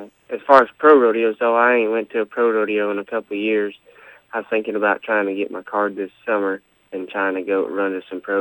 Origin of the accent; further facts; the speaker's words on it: Bloomfield, New Mexico, United States; Yeah, I grew up in Bloomfield. I moved to Bloomfield when I was 6 years old and was there till I was dang near 22. So, that's got to be my hometown.